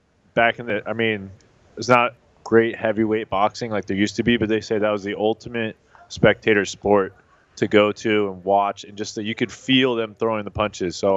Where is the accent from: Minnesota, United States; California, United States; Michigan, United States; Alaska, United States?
California, United States; Los Angeles; I've never been to Vegas before. I'm from California, from Los Angeles.